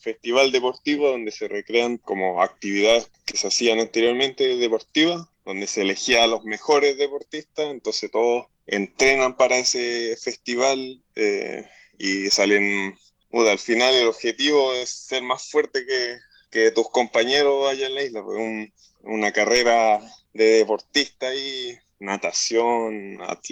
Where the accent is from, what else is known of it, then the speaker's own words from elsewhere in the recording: Easter Island, Valparaíso, Chile; Sí, como decís, es un territorio insular. No sé si has escuchado de Isla de Pascua.